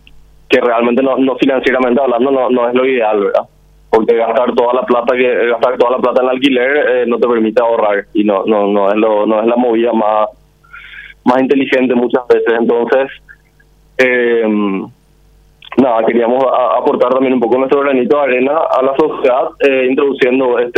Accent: Paraguay; nos identifica tanto como paraguayos

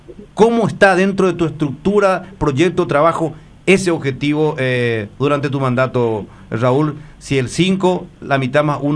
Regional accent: Paraguay; Yo me siento orgulloso de la cancha de Cerro Porteño como paraguayo.

